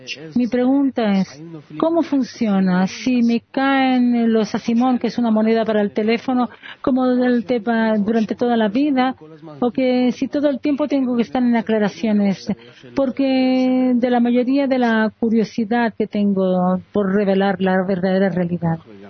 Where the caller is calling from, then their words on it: Ashdod, Southern District, Israel; de Ashdod.